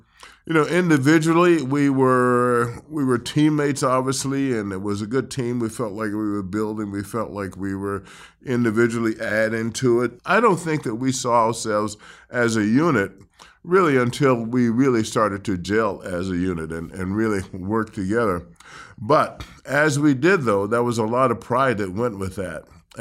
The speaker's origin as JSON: {"language": "English", "town": "Winston-Salem", "region": "North Carolina", "country": "United States", "moved": "as an adult", "lives_now": "Minnesota, United States", "said": "Well, you know, I came here from Winston-Salem, North Carolina, to go to University of Minnesota."}